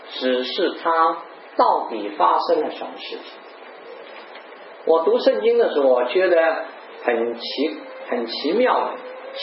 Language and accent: Chinese; Guangdong, China; 我们广东人说大头菜吃得多晚上多梦